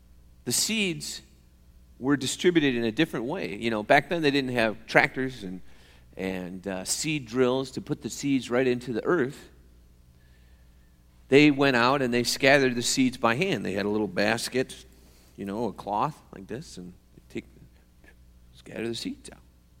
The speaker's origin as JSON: {"language": "English", "town": "Alpena", "region": "Michigan", "country": "United States", "tie": "born or raised there", "said": "I grew up in Alpena and people grew corn for the silage and sweet corn for the market."}